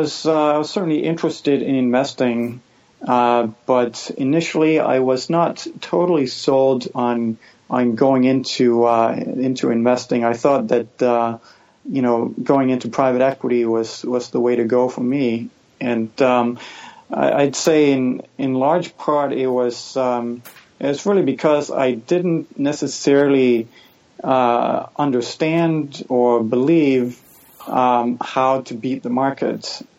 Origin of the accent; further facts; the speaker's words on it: Denmark; English is a second language; moved away as an adult; now in United States; Yeah, so I was born and raised in Denmark.